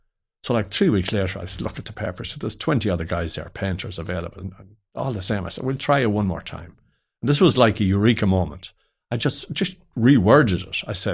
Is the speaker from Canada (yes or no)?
no; Ballina, Connacht, Ireland; I was living in Ballina. I'm from Ballina in County Mayo.